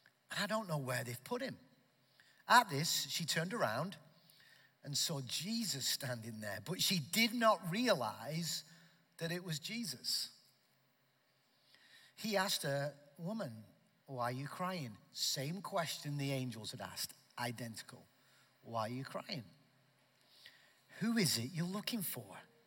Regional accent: Preston, North West England, United Kingdom; now in Arizona, United States; Me, my family of six arrived here from the northwest of England. Okay, near Manchester, Liverpool, that area, a city called Preston, and that was, we have been in Arizona since 2015.

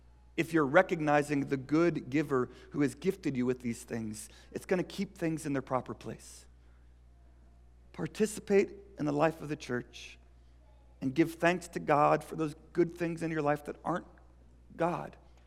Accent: St. Louis, Missouri, United States; now in Seattle, United States; I grew up in St. Louis. We just lost our team.

